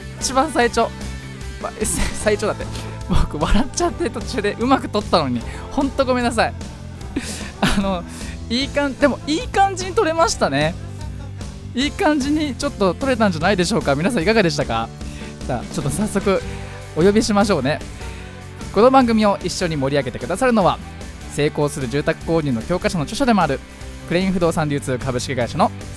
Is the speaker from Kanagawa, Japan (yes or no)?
yes; Fujisawa, Kanagawa, Japan